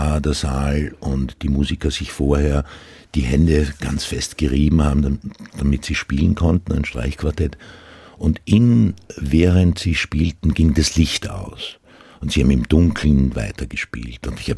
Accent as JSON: {"language": "German", "region": "Burgenland", "country": "Austria", "first_language": "Croatian", "second_language": "German", "said": "Meine Muttersprache ist Kroatisch. Ich komme aus einer Gegend in Österreich, wo eine Minderheit seit 400 Jahren die burgenländischen Kroaten leben an der ungarischen Grenze."}